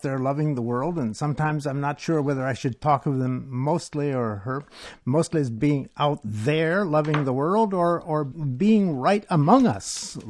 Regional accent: United States; yes, I am an American. Yes, there are many things about my country I love.

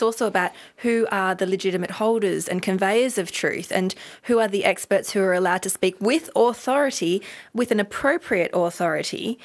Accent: Western Australia, Australia; I'm joined in the driver's seat today by Nin Kirkham. We're both philosophers from Western Australia.

